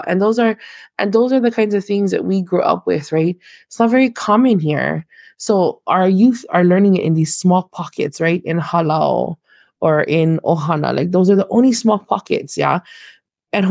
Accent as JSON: {"language": "English", "region": "Hawaii", "country": "United States", "said": "It's because I'm from Hawaii. I'm from Hawaii."}